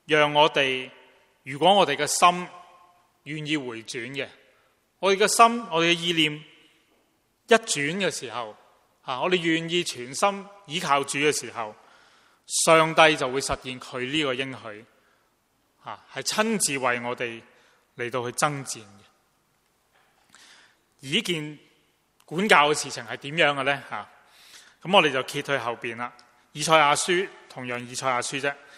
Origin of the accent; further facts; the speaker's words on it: Guangdong, China; 刚才我们用我们广东人的俗语